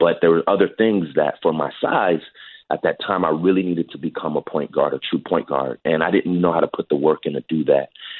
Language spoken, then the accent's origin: English; Hayward, California, United States; I grew up in the Bay Area. The Bay Area is extraordinarily diverse.